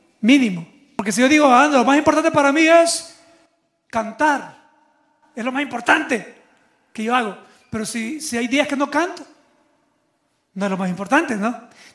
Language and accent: Spanish; San Salvador, El Salvador; born there; el volcán de San Salvador, donde yo nací, de mi país, El Salvador.